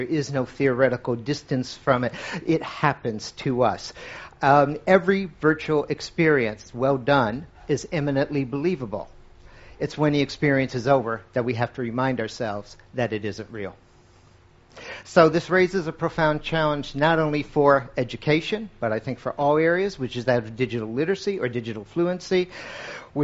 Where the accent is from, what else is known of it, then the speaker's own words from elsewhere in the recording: Midwest, United States; I grew up in the Midwest of America, okay?